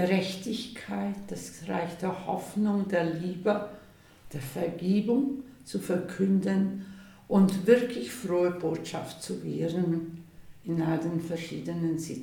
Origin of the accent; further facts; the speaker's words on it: Samnaun, Graubünden, Switzerland; now in Papua New Guinea; Ich liebe meine Heimat, das Samnauntal.